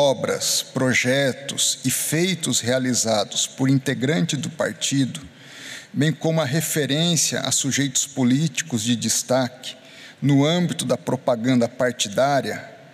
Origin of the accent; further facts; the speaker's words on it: São Paulo, Brazil; accent: interior paulista; meu R do interior aqui, porque nessas duas cidades, daí vem meu sotaque do interior paulista, que é muito próximo também da forma de se falar em Londrina.